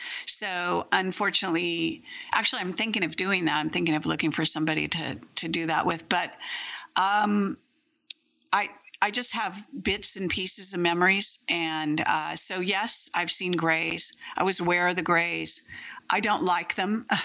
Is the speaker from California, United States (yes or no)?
yes; California, United States; born there; I was born in Moffett Field Hospital, which is a military hospital on Moffett Field, which is a very well-known base.